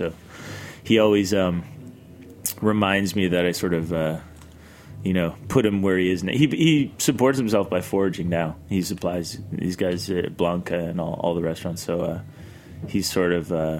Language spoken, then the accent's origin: English; Nova Scotia, Canada; things like fiddlehead ferns that I grew up in Nova Scotia.